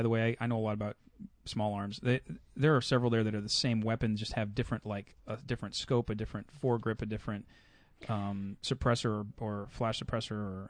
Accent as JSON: {"language": "English", "region": "Kentucky", "country": "United States", "said": "especially, I'm from Kentucky, so especially not there"}